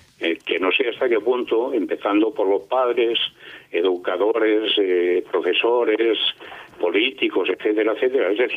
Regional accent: Catalonia, Spain; accent: Catalan; yo soy catalán, como sin duda se me nota.

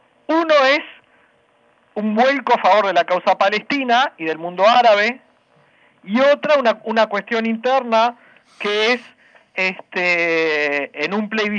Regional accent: Uruguay; es lo que nos pasa a los uruguayos, porque a los uruguayos, no tanto como la Argentina, acá es un país de mucha cultura política

